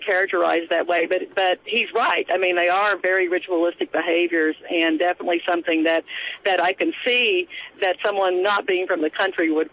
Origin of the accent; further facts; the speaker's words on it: Tennessee, United States; now in Louisiana, United States; my hometown in East Tennessee. And at the time I heard the interview with him with Terry Gross, I was living in Louisiana, so I felt like an exile in a reduced scale sense, that I was living in the flatlands and missing my mountains.